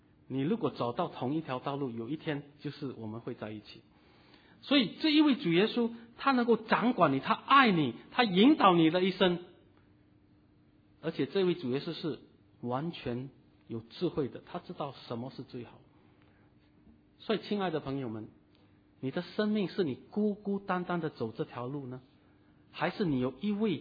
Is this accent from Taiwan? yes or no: no; Singapore; 今天我们新加坡人孩子还没有上课，我们已经做义工了